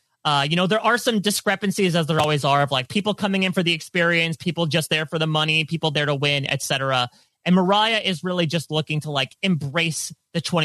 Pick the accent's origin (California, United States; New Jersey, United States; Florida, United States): New Jersey, United States; Let's remember the Survivor 40 final three. We're all from New Jersey. So yeah, maybe it's in the water here. Maybe I should be drinking more water in New Jersey.